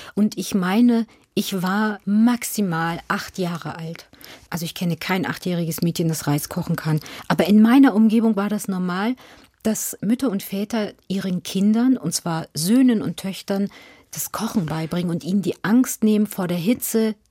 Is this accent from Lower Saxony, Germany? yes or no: yes; Lower Saxony, Germany; Ich bin in Niedersachsen zur Schule gegangen.